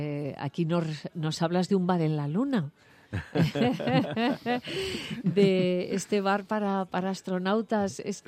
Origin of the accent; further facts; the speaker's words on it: Leganés, Community of Madrid, Spain; Nací en Madrid, más concretamente en Leganés, en 1999. Aquí me he criado. Aquí vivo